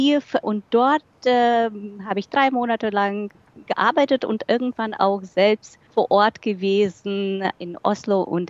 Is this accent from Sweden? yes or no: no; Russia; now in Germany; Ich komme selbst aus Russland.